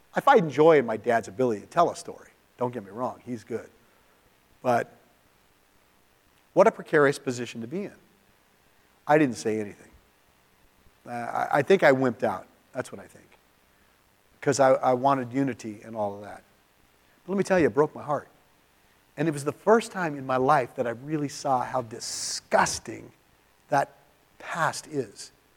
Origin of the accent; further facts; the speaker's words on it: California, United States; Never had an umbrella my whole life because I'm from California.